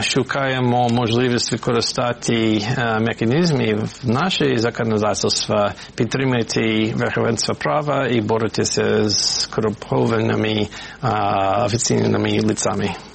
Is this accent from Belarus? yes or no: no; United States; Ukrainian is a second language; ми, американці, Сполучені Штати Америки